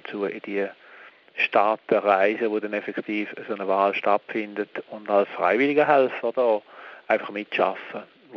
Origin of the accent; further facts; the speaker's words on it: Switzerland; Und darum habe ich dann allerdings offiziell Neutralität beibehalten, wie man das ja als Schweizer gut kann